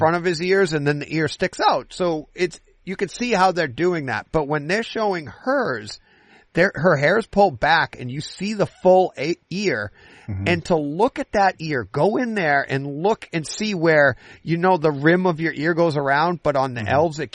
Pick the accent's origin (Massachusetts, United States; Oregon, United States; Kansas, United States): Massachusetts, United States; Boston; I'm from Boston.